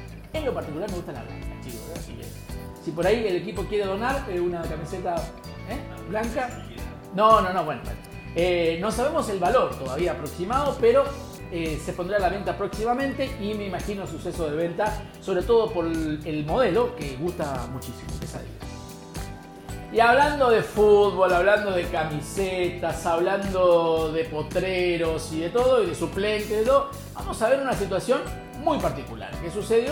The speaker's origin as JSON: {"language": "Spanish", "town": "Saladas", "region": "Corrientes", "country": "Argentina", "tie": "born or raised there", "said": "cosas que pasaban cuando jugábamos ahí en la cortada en mi pueblo, Saladas, al fútbol, a la siesta."}